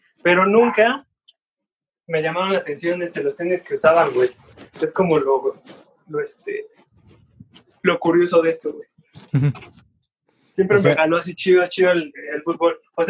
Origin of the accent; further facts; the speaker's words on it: Ciudad Nezahualcóyotl, State of Mexico, Mexico; Yo soy de acá de Neza